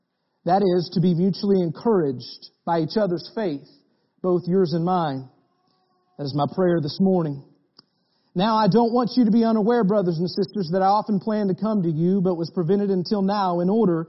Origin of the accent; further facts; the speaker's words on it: Slick, Oklahoma, United States; I am from Bristow, Oklahoma, where I love the people, I grew up in a town called Slick, Oklahoma. It's not too far from Bristow